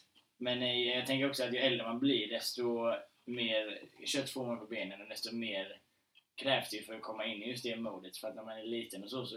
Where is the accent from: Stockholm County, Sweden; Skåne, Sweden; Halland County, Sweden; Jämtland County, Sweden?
Halland County, Sweden; Falkenberg; när jag var 8, då när jag började spela teater liksom hemma i Falkenberg